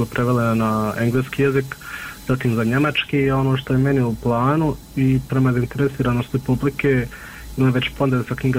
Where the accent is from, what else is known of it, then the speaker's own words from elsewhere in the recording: Miljevina, Republika Srpska, Bosnia & Herzegovina; mi smo svi gore iz Miljevine